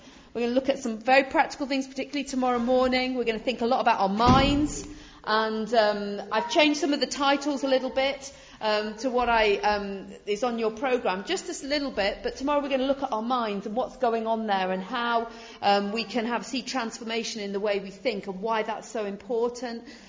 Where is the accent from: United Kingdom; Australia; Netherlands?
United Kingdom; North West England; now in London, United Kingdom; I live in Greenwich in South East London. Originally I'm from the North West, so I'm not a Londoner born and bred or anything like that. But I've been in London a long time now.